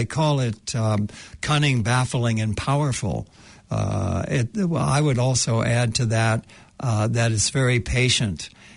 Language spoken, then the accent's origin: English; United States; moved away as an adult; now in New Zealand; You can tell from my accent that I hail from North America, but I moved to New Zealand 50 years ago